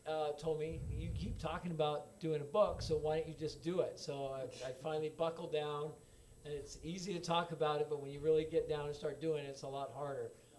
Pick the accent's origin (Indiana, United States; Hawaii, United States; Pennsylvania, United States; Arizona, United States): Hawaii, United States; Kailua; Well, I had a Zodiac, and in Kailua, I grew up in Kailua